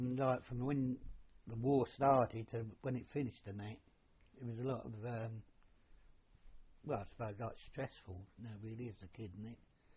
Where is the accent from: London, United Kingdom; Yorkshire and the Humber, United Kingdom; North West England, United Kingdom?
London, United Kingdom; Paddington; we was living in the Paddington area.